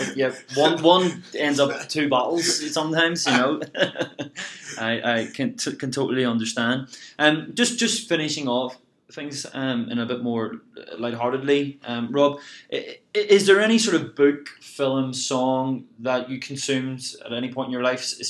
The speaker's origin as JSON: {"language": "English", "country": "Ireland", "lives_now": "New Zealand", "said": "Being an Irishman in New Zealand, it's nearly like you've got to drink, you know."}